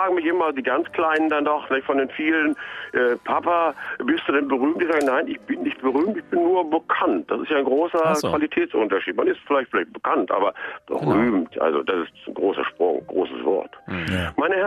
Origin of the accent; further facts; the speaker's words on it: West Germany, Germany; Ich bin doch ein Wessi.